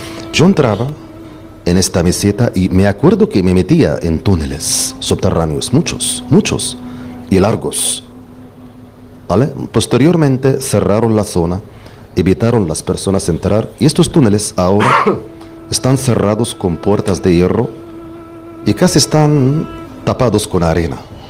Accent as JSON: {"language": "Spanish", "town": "Giza", "region": "Giza Governorate", "country": "Egypt", "tie": "born or raised there", "said": "Como jugando, es mi casa, es mi tierra. Y yo lo que me acuerdo que cuando salí de la zona donde está el cementerio nuestro"}